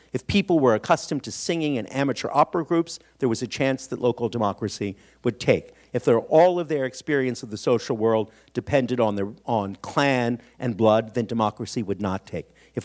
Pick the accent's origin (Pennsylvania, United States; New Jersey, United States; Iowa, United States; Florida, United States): Pennsylvania, United States; Philadelphia; I feel it every time I come back here to my hometown of Philadelphia, and I witness small transformations, and I resist them.